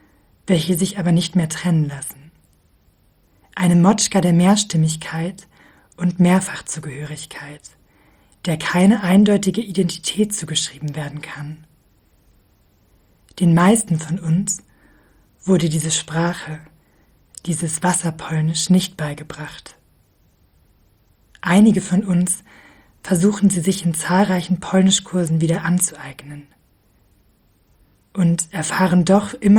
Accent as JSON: {"language": "German", "country": "Germany", "tie": "born there", "said": "Wir sind alle in Deutschland geboren, aber in Geschichten und Anekdoten über und in der Messiness von Oberschlesien, Górny Śląsk, zu Hause. Wir haben Großeltern, deren erste Sprache Deutsch ist. Wir haben Eltern, deren erste Sprache Polnisch ist."}